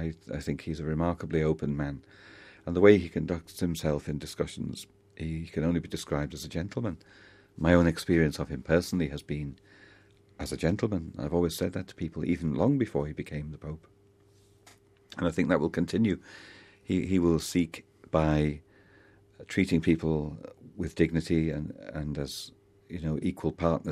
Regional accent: United Kingdom; like me as a British person, finds it instinctively difficult to speak about culture

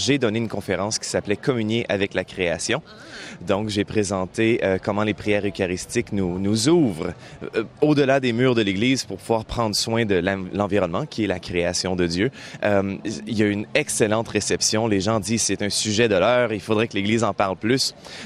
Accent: Quebec, Canada; en tant que Canadien-Français, en tant que Québécois

